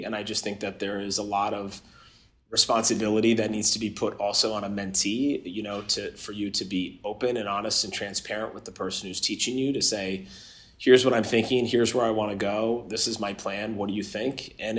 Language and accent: English; Los Angeles, California, United States; born there; I was born in Los Angeles and I have a lot of Southern California connections.